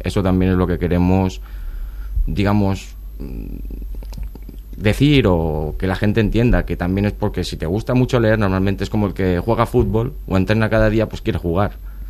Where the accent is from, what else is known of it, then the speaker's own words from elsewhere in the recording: Palma, Balearic Islands, Spain; soy de Palma, soy un chico normal